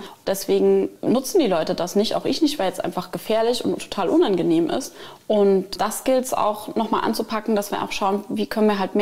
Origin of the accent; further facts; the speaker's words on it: Blieskastel, Saarland, Germany; Also gerade, ich komme ja aus Bliskastel, wir haben 15 Ortsteile.